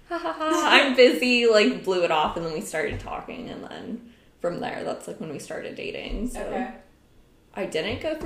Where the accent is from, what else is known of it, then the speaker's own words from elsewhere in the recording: Peoria, Arizona, United States; I'm originally from Arizona.